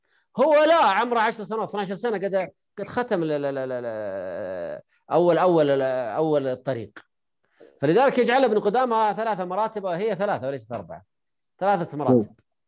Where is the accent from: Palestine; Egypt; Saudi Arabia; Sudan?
Saudi Arabia; يعني عندنا في السعودية مثلا قبل 100 سنة أو 200 سنة